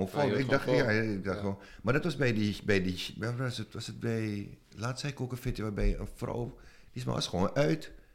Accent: Suriname; als Surinamer

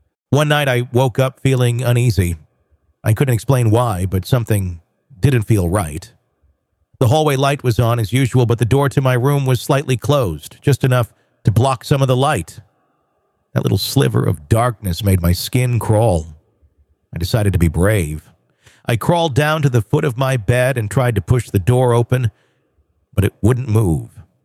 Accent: Boston, Massachusetts, United States; born or raised there

